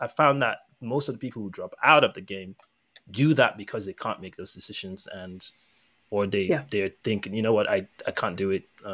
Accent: Nigeria; because I grew up in Nigeria

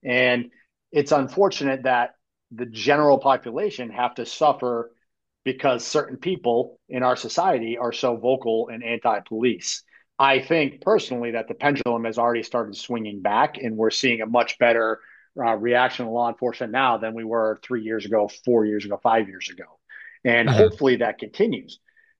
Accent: Massachusetts, United States; obviously Massachusetts, where we started, and that's my home state

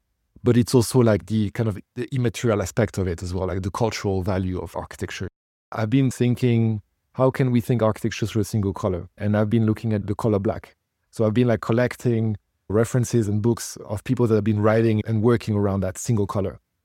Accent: France; English is a second language; Growing up in France, there was this huge heritage of the modern era and Le Corbusier and all the moderns in the post-war kind of thing.

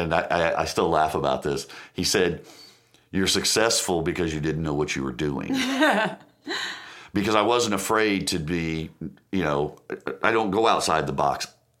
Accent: Shelbyville, United States; I was born in Shelbyville. I've lived here most of my life. Still currently live in the county.

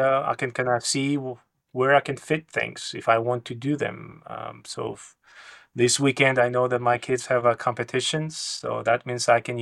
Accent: North Kazakhstan Region, Kazakhstan; I was born and raised in Soviet Union, in a small remote place in northern Kazakhstan, a place that was built up by German prisoners of war and dissidents who were resettled there by the Soviet government. So even though my family is of Georgian origin, I was not born in Georgia

